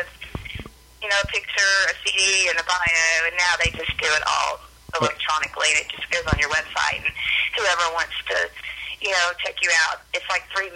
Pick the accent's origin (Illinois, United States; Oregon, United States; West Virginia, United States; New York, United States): West Virginia, United States; I'm Southern, I'm from West Virginia, and there's no one, you know, really female anyway coming out of that state, and they support me back there